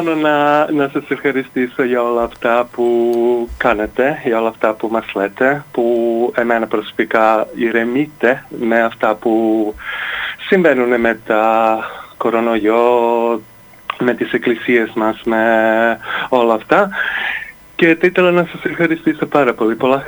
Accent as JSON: {"language": "Greek", "country": "Serbia", "second_language": "Greek", "moved": "yes", "lives_now": "Norway", "said": "είμαι από τη Σερβία και σας παίρνω τηλέφωνο από την Νορβηγία."}